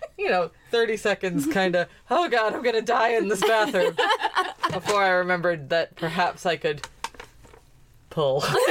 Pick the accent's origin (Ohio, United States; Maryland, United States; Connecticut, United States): Connecticut, United States; Hey, man, I'm from Connecticut, and it is weird. I can say that with authority.